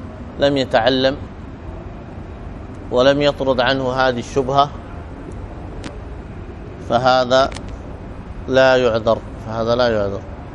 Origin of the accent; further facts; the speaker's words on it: Egypt; مثلا عندنا في مصر